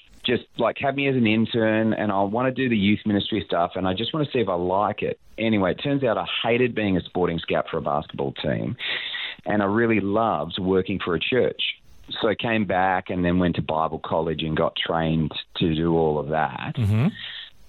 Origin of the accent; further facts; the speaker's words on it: Sydney, New South Wales, Australia; also born or lived in Malaysia; I was born in Malaysia. My parents were over there as metallurgists, and then raised in Sydney. I've honestly got a pretty bland upbringing. I was born in Malaysia is the only cool part of the story. Raised in Sydney, went to a private school in Sydney